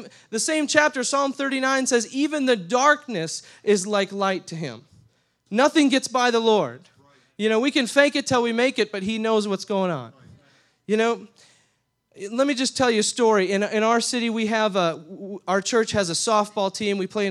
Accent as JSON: {"language": "English", "region": "Minnesota", "country": "United States", "said": "we aren't actually Canadian. We're from Minnesota. And yes, sometimes we do have a funny accent, but we pastor the River Church in Faribault, Minnesota, in South Central Minnesota."}